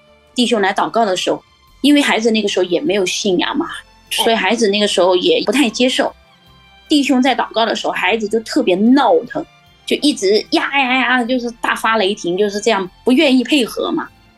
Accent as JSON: {"language": "Chinese", "region": "Jiangxi", "country": "China", "said": "因为我们是南方人，江西人嘛，但北京呢离我们将近2000公里啊"}